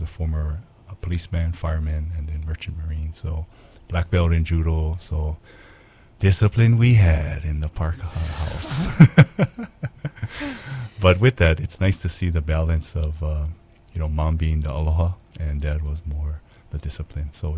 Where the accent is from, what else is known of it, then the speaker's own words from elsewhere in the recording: Kailua, Hawaii, United States; Grew up in Kailua on Oahu.